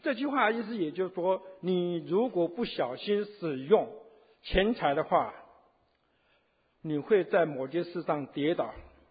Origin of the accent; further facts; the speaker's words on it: Taiwan; 十年前，我八月的时候，我回台湾